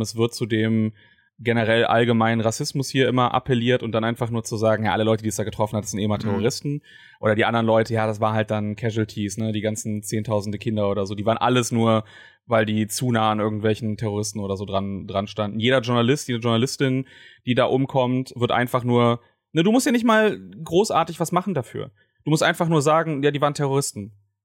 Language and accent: German; Germany; also vor allem auch bei uns in Deutschland, ne, mit unserer tollen Staatsräson